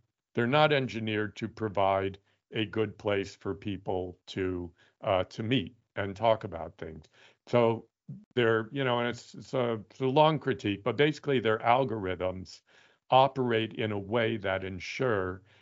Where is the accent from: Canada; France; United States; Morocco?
Canada; As I say, more polite being Canadian.